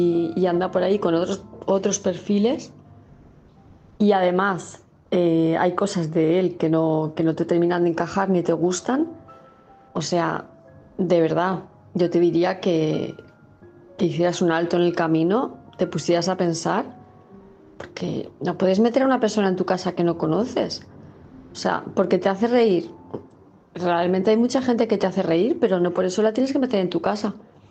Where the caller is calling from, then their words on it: Palma de Mallorca, Balearic Islands, Spain; de Palma de Mallorca